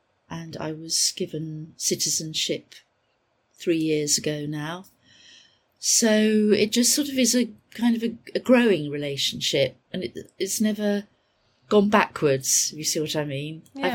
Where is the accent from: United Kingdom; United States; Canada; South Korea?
United Kingdom; England; I'm English, and I don't actually know some of those words that they're firing at me.